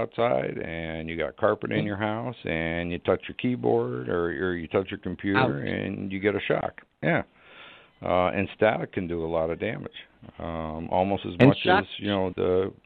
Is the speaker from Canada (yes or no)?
yes; Canada; now in United States; being down here in Florida, I don't see it much, but when I lived up north, you know, I'm originally from Canada